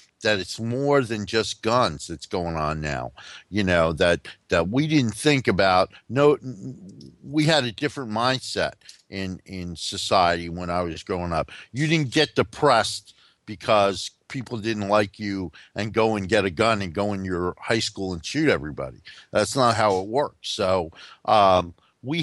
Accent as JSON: {"language": "English", "region": "New Jersey", "country": "United States", "tie": "born or raised there", "said": "As a New Yorker that had to probably got stuck on the George Washington Bridge from time to time. Mm-hmm. And as somebody that grew up in New Jersey"}